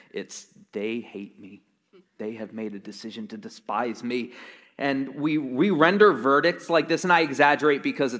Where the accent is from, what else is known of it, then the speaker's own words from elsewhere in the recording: New Jersey, United States; even though I'm born and raised in South Jersey, it wasn't on the Garden State Parkway.